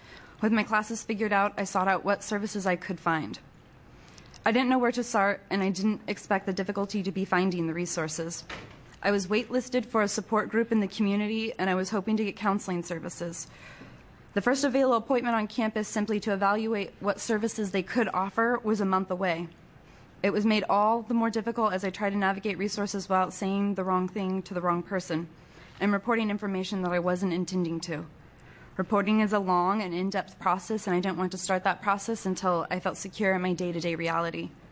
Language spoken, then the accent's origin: English; Coos Bay, Oregon, United States; I'm from Coos Bay, Oregon.